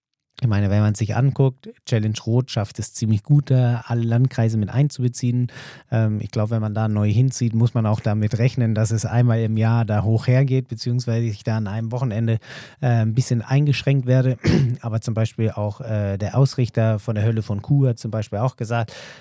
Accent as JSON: {"language": "German", "region": "Berlin", "country": "Germany", "said": "ich komme aus Berlin und hab mitten in der Stadt gewohnt"}